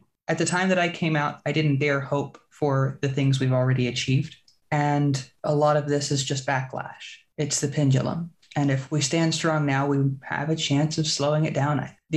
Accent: Texas, United States; I grew up trans in Texas in a really small county. My hometown was population 425.

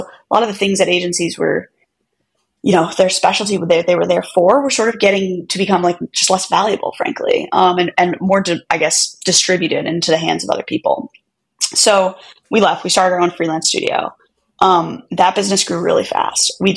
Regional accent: Syracuse, New York, United States; But I grew up in Syracuse, New York, which is like upstate middle of New York, but in like a super small town.

